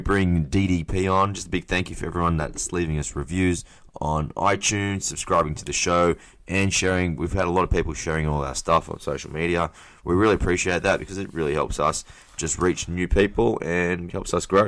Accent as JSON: {"language": "English", "town": "Blacktown", "region": "New South Wales", "country": "Australia", "said": "Blacktown."}